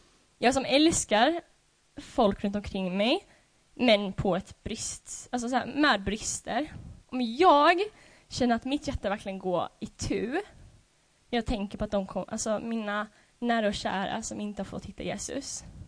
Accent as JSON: {"language": "Swedish", "country": "Sweden", "said": "Vi har så många människor där hemma i Sverige"}